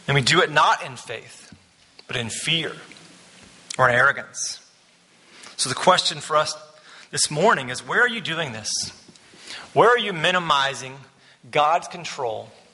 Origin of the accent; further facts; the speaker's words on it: Texas, United States; As a Texan, this is an essential.